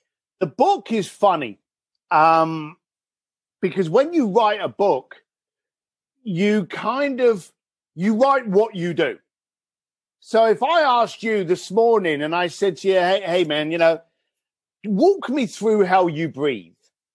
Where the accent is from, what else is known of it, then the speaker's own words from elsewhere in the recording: London, United Kingdom; Now, I'm a bricklayer from East London.